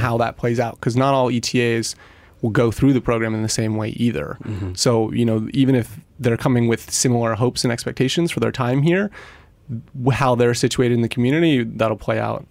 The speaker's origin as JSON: {"language": "English", "region": "California", "country": "United States", "said": "I'm from Northern California."}